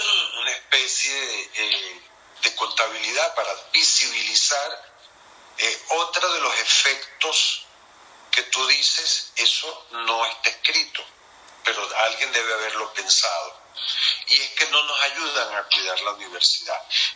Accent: Guayana, Venezuela; Chicos, yo soy de Guayana.

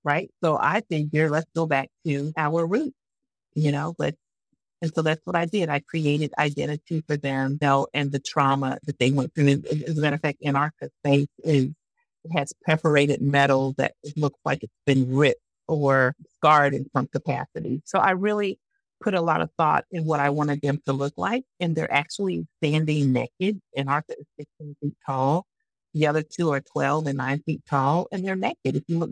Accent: Montgomery, Alabama, United States; this whole story that took place in my hometown, Montgomery, Alabama

